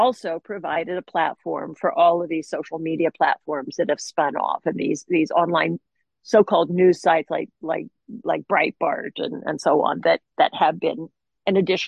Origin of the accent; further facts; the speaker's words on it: Nebraska, United States; when I was growing up in Nebraska, the farm report was on at 6 a.m., and there was content on television that spoke to that community